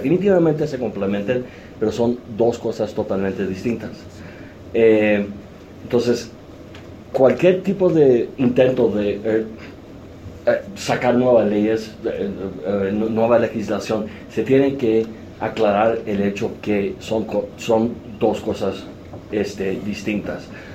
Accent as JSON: {"language": "Spanish", "country": "Canada", "said": "Tienen que saber primero que soy canadiense, no soy gringo. No me confunden. Defiendo a los gringos, pero... No soy gringo."}